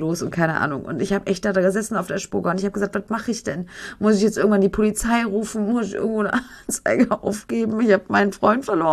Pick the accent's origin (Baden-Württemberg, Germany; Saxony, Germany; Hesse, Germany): Hesse, Germany; Frankfurt; Wir kommen aus Frankfurt, Entschuldigung.